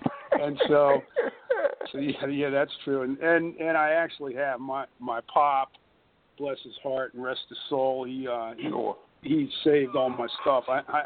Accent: Maryland, United States; Like, let's say specifically from around here, I grew up in Montgomery County.

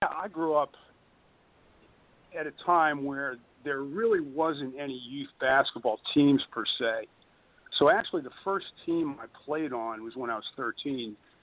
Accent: Maryland, United States; Like, let's say specifically from around here, I grew up in Montgomery County.

